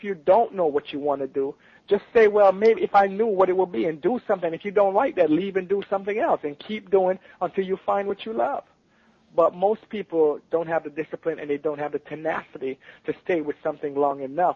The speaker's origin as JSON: {"language": "English", "country": "Jamaica", "moved": "yes", "said": "when I came from Jamaica"}